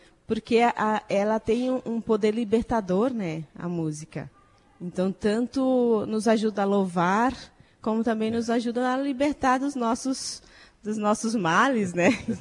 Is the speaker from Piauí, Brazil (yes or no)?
yes; Piauí, Brazil; moved away; Eu sou natural do Piauí, moro aqui já na região sul, entre as idas e vindas, há mais de 20 anos, né?